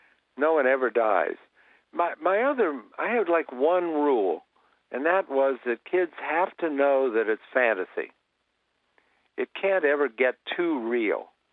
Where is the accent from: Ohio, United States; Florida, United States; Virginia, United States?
Ohio, United States; Columbus; I grew up in Columbus, Ohio. And I was at our little local library